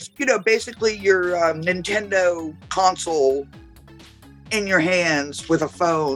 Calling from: Woonsocket, Rhode Island, United States; I'm coming from Woonsocket, Rhode Island.

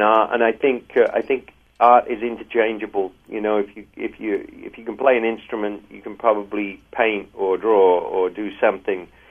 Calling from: Los Angeles, California, United States; I'm actually calling you from Los Angeles.

